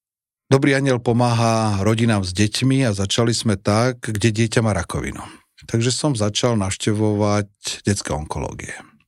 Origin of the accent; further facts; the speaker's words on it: Poprad, Prešov Region, Slovakia; zaklopal som na dvere a hovorím, dobrý deň, som z Popradu